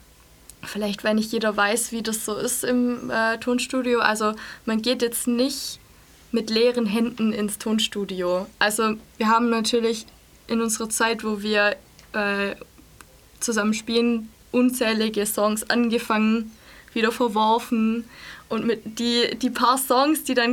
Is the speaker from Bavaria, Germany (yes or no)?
no; Göppingen, Baden-Württemberg, Germany; now in Stuttgart, Germany; Aus dem schönen Göppingen. Aus dem schönen Göppingen, Kreis Göppingen. Und wir sind auch alle, wir wohnen auch alle im Umkreis oder haben im Umkreis gewohnt. Ich wohne jetzt in Stuttgart.